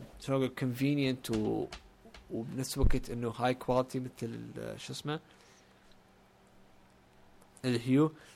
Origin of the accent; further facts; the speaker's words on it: Syria; فعلى العموم انا سوري طبعا